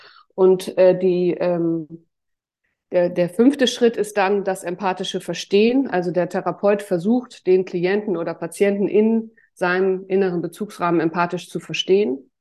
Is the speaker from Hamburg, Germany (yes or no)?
yes; Hamburg, Germany; Ich komme aus Hamburg